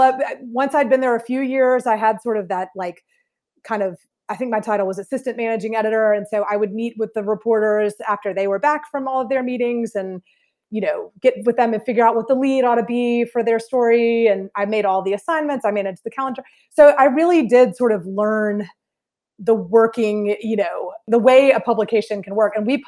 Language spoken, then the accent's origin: English; Atlanta, Georgia, United States; So I'm from Atlanta.